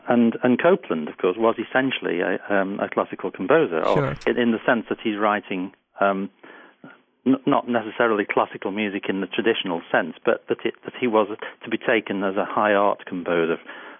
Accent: United Kingdom; actually, we British pianists tend to do that all the time.

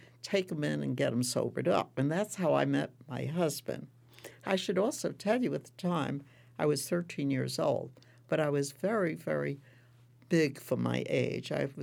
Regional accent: Brooklyn, New York, United States; I'm a girl from Brooklyn, New York.

